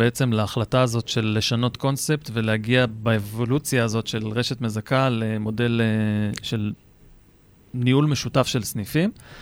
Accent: Rishon LeZion, Central District, Israel; אני בתור ילד שגדל בראשון לציון קניתי אצלם גלידה

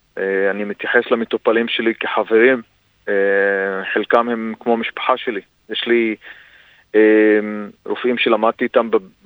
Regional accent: Nazareth, Northern District, Israel; אני יליד נצרת, ואני נולדתי בעצמי בבית חולים העמק.

